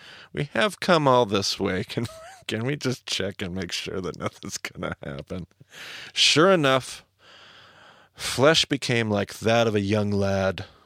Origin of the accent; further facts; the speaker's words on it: Pacific Northwest, United States; We're from the Northwest here. I grew up on the Snake River.